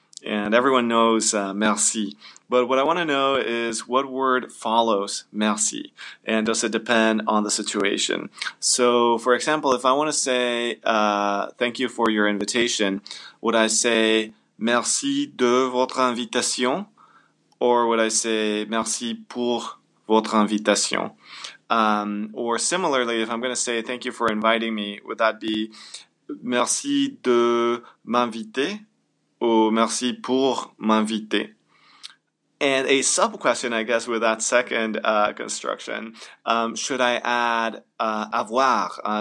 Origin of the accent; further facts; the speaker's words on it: Pennsylvania, United States; I am from Pennsylvania.